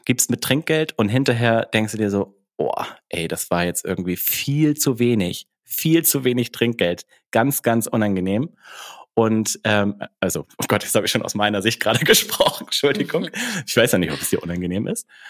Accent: Hamburg, Germany; ich komme aus Hamburg.

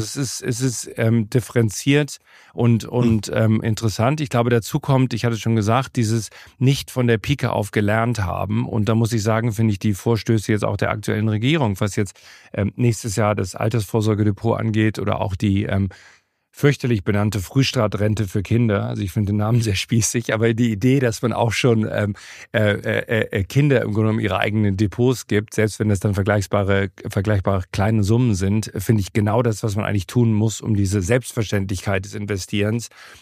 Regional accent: England, United Kingdom; now in Germany; Das ist zum Beispiel in England ganz anders, wo ich aufgewachsen bin

